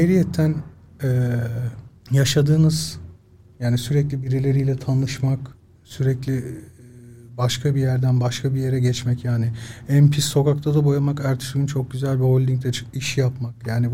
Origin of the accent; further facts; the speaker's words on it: Istanbul, Turkey; Karagümrüklüyüz, biz semt çocuğuyuz.